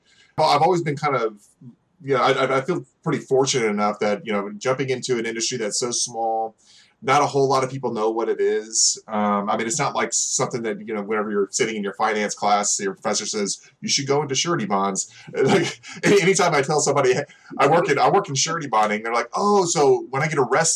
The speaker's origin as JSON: {"language": "English", "town": "Corpus Christi", "region": "Texas", "country": "United States", "tie": "born or raised there", "said": "So I actually grew up in a small part of Corpus Christi called Flower Bluff."}